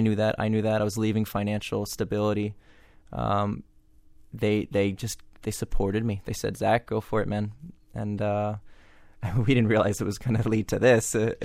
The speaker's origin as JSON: {"language": "English", "town": "Miami", "region": "Florida", "country": "United States", "tie": "born or raised there", "said": "I grew up here in Miami in the suburbs"}